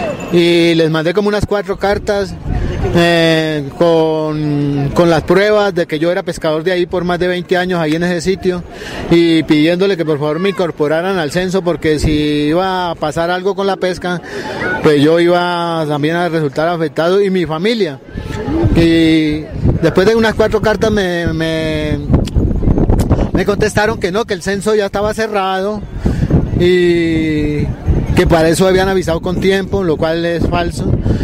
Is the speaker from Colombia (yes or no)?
yes; Colombia; los derechos de uno como ciudadano colombiano